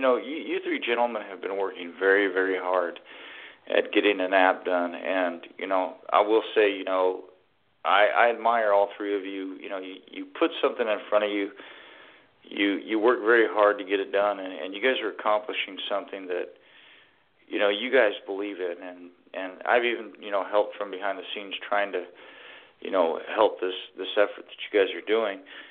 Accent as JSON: {"language": "English", "country": "United States", "said": "first and foremost, I'm American Indian, bro."}